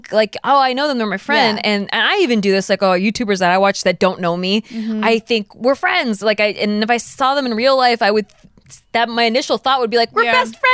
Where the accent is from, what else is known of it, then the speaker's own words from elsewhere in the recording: Santa Barbara, California, United States; I'm from Santa Barbara.